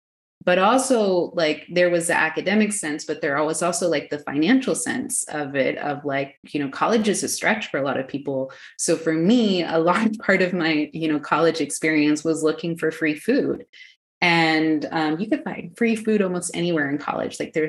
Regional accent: Houston, Texas, United States; Like, when they had kids in Houston, we grew up in Houston, they were told not to speak Spanish to their children

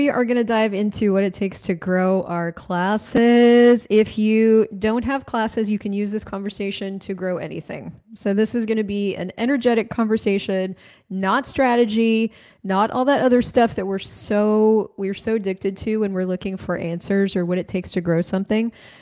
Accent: United States; so I'm American, but I've lived all over, and I was just recently in Latin America.

